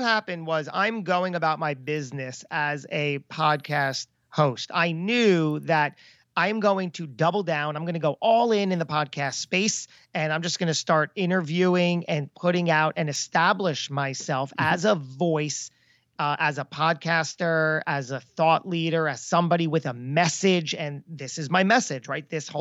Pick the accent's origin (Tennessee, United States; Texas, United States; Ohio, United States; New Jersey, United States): New Jersey, United States; we were just talking outside and we're both from Jersey.